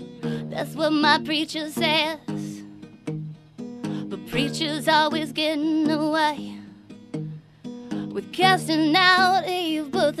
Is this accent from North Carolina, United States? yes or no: yes; North Carolina, United States; I'm from North Carolina, so that kind of got sort of etched in me musically, and it comes out every once in a while